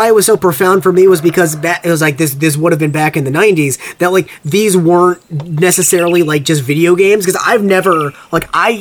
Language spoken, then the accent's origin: English; Illinois, United States; so I grew up in Illinois, and when I was in elementary school there